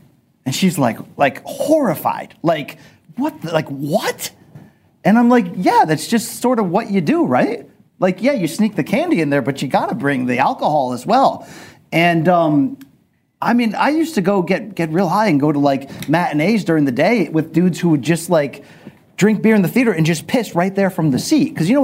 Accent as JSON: {"language": "English", "region": "Connecticut", "country": "United States", "tie": "born or raised there", "said": "Not a cultured area of Connecticut. I grew up in a factory town."}